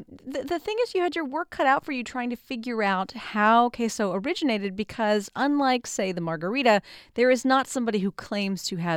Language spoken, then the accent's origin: English; El Paso, Texas, United States; So you spent a fair amount of time in and around my hometown, which is El Paso, researching these recipes.